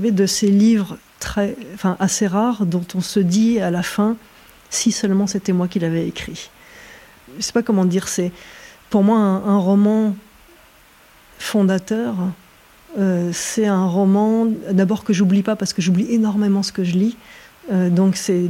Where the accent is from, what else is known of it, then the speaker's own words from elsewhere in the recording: Bourgogne-Franche-Comté, France; rentrer chez moi. Chez moi dans le Morvan, mais chez moi en chair.